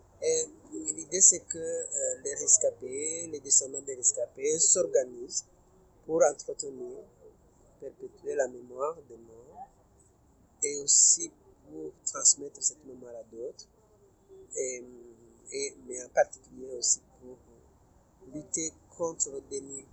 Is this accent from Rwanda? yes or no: yes; Rwanda; en tant que Rwandais, en tant que fils, frère et frère de personnes massacrées